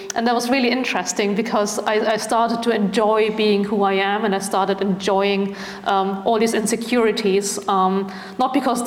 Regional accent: Germany; So I grew up in Germany, but grew up in a Christian family.

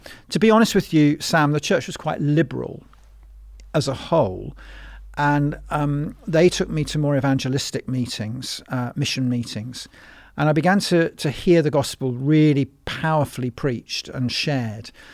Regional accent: Forest Hill, London, United Kingdom; accent: South London; we had a big extended family in South London. I was brought up in Forest Hill, SE23. Ah. So I'm a South London boy and I can still turn on the accent

